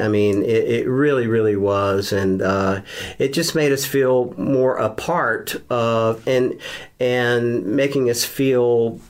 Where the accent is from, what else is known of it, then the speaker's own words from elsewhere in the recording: Wilmington, North Carolina, United States; growing up in Wilmington in New Hanover County and essentially a dry county, that kind of made you feel like an adult